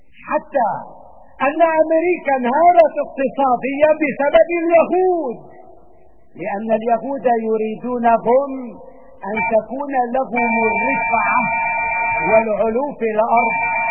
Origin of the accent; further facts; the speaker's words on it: Syria; وما أحوجنا نحن كسوريين اليوم